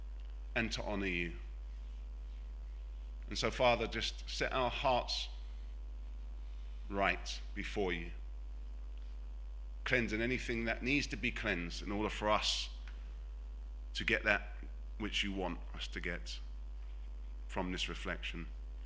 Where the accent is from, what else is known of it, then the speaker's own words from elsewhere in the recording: London, United Kingdom; And I'm actually from South London.